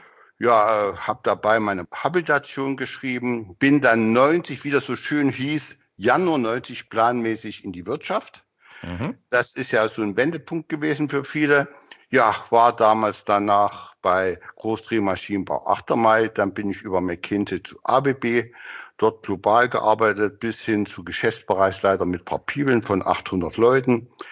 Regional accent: Gera, Thuringia, Germany; born there; also born or lived in Karl-Marx-Stadt; Ich bin Jahrgang 56, geboren in Gera, habe danach in, wie hieß es so schön im Sächsischen, in Karl-Marx-Stadt studiert.

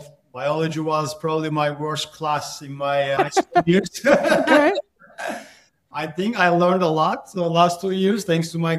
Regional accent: Turkey; moved away as an adult; now in United States; I'm originally from Turkey, came to the United States Bay Area

